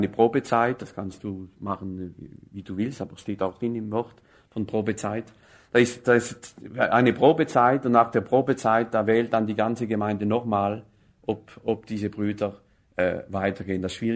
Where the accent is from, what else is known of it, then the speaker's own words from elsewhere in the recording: France; Bei uns in Frankreich gibt es nicht viel.